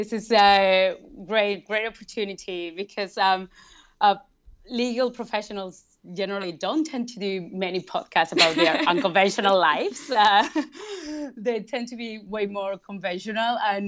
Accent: Basque Country, Spain; English is a second language; I come from a pretty small place in the north of Spain. I come from the Basque Country.

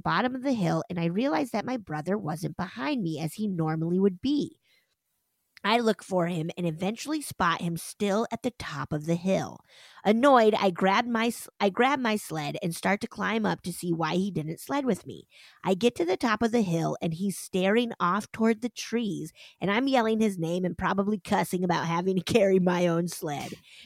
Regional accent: Virginia Beach, Virginia, United States; I grew up in Virginia Beach, Virginia. I was like, VA. Oh, yeah. Virginia. In the 90s.

